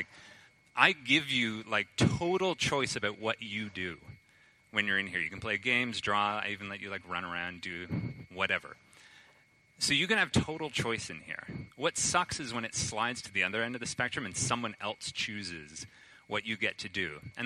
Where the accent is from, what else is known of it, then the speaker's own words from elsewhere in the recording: Canada; now in Germany; I'm originally from Canada. I'm currently teaching in Germany, moving to Belgium in a month.